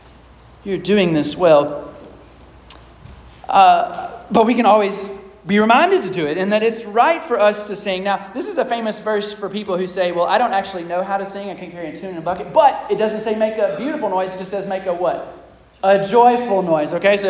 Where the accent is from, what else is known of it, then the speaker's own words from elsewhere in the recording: Lexington, Kentucky, United States; But because we're from Lexington, Kentucky, you also did this another time of the year